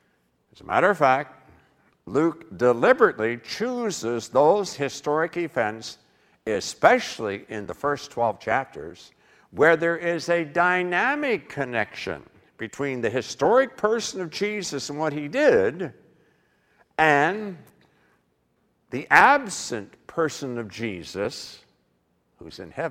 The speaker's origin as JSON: {"language": "English", "region": "England", "country": "United Kingdom", "said": "And yeah, I'm also an English guy, and words do matter."}